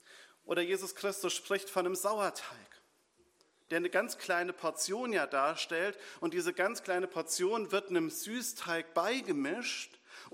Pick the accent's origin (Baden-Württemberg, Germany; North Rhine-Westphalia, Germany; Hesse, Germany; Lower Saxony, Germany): Hesse, Germany; Tringenstein; Und wir haben in meinem Heimatdorf Tringenstein einen Baum, der ist 400 Jahre alt